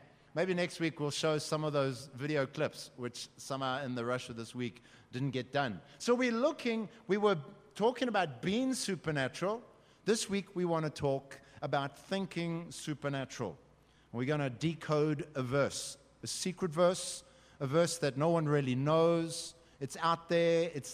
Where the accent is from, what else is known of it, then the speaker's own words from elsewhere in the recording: Johannesburg, Gauteng, South Africa; We're here with a spaceship hovering over Joburg. We're not from Joburg. Yes, in the natural we are, but we're from heaven.